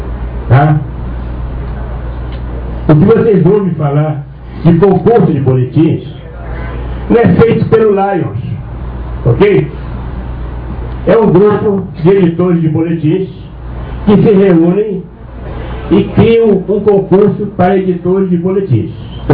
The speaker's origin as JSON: {"language": "Portuguese", "town": "Belém", "region": "Pará", "country": "Brazil", "tie": "born there", "also_born_or_lived": "Rio de Janeiro", "moved": "yes", "lives_now": "Teresópolis, Brazil", "said": "nasci em Belém do Pará, 20 anos do Rio de Janeiro, 27 de Teresópolis."}